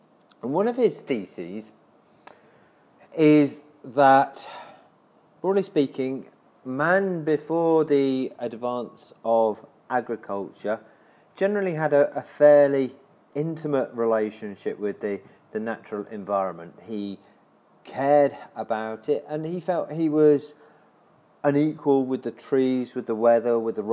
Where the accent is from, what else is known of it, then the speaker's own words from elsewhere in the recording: England, United Kingdom; So if you look at my home country, England or the UK